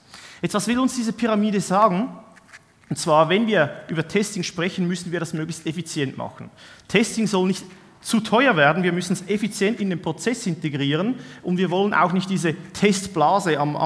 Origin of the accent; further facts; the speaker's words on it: Switzerland; ich arbeite bei Fortecture, und wie man unschwer erkennen kann, ich komme aus der Schweiz.